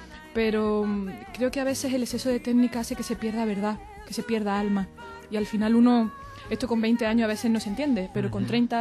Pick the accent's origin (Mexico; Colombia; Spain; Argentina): Spain; Andalusia; como andaluza, evidentemente tengo muy estoy muy impregnada de la saeta, de la Semana Santa